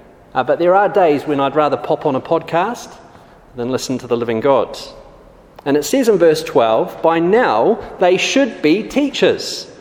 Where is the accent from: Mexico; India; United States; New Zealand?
New Zealand; now in London, United Kingdom; I am from Christchurch, Sydenham, but I'm also from New Zealand. And Christchurch, Sydenham is based in southeast London, but I'm also from New Zealand.